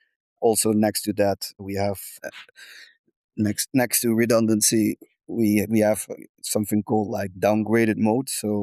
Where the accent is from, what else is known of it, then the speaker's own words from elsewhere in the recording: Netherlands; as I said, I'm from the Netherlands. We have the SWSWIM subsidy in the Netherlands.